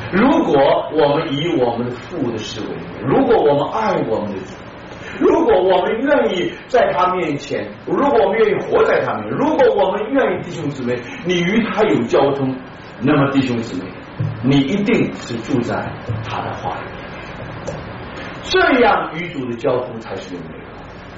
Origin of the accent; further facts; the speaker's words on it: Brazil; 我们从我是从巴西来的